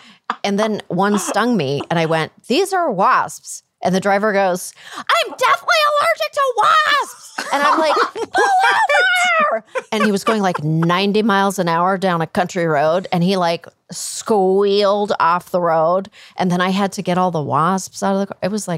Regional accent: Canada; we're Canadian.

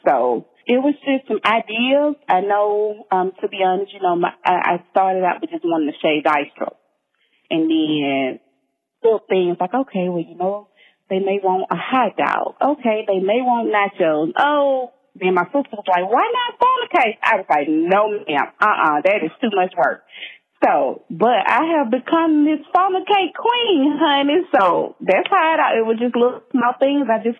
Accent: Birmingham, Alabama, United States; I am from Birmingham, born and raised.

